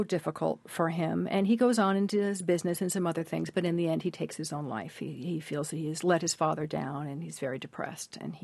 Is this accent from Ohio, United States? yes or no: no; California, United States; certainly in my home state of California